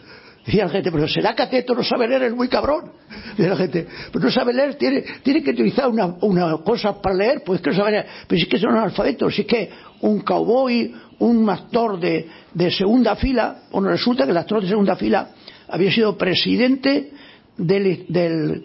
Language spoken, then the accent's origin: Spanish; Spain; Así somos los españoles